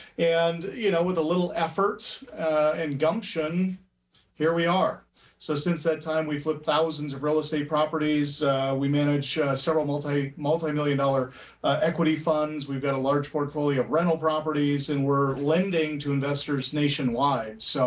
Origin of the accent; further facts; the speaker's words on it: Pacific Northwest, United States; also born or lived in Florida / Salt Lake City, Utah; I grew up in the Pacific Northwest, but I had moved to Florida.